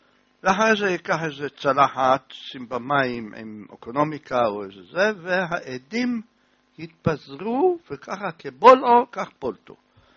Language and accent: Hebrew; Jerusalem, Jerusalem District, Israel; אני ירושלמי מכיר.